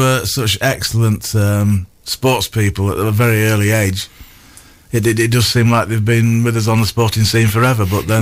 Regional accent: Yorkshire and the Humber, United Kingdom; No, I'm still from Yorkshire.

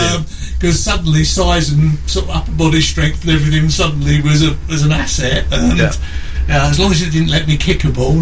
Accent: Hornchurch, London, United Kingdom; I was born in Hornchurch, which is that sort of part of what's now London, but it was Essex when I was born.

